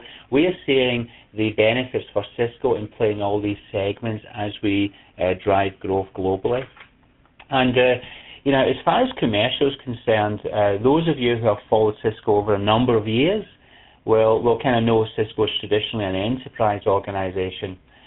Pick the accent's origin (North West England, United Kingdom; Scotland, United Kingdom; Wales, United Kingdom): Scotland, United Kingdom; accent: Scottish; The other small point is apologies about my accent. You can hear I'm Scottish.